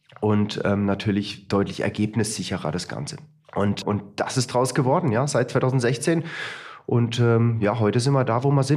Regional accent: Freiburg, Baden-Württemberg, Germany; Ich komme aus Freiburg, aber ab und zu sagen wir ja auch Servus. Ja. Wir sagen auch manchmal Digger

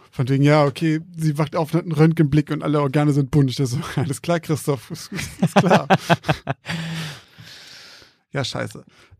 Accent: Bremen, Germany; Wir kommen ja auch aus Bremen.

